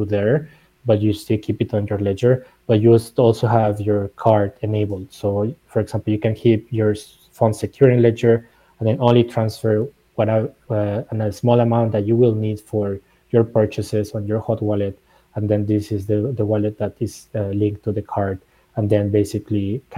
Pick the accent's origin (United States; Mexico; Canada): Mexico; English is a second language; I'm originally from Mexico.